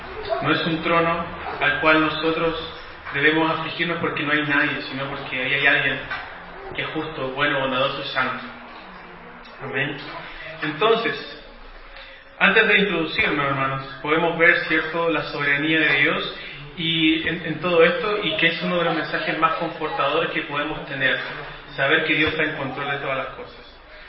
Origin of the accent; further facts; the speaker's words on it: Los Lagos, Chile; Para los que, bueno, no conocen, yo soy de Chiloé y por eso digo estas cosas, ¿ya?